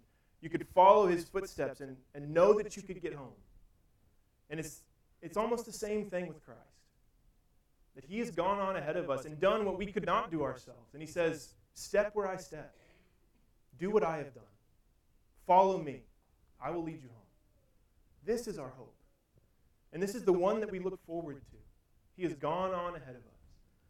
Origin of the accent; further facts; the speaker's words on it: Missouri, United States; now in Howard County, United States; where I grew up in Missouri, winters get a lot of snow.